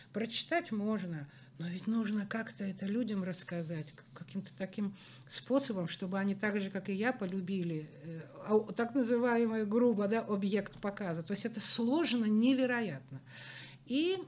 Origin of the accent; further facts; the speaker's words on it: Ural, Russia; а я, как девушка с Урала, даже поначалу побаивалась их, потому что, ну, местности вообще совершенно не знаю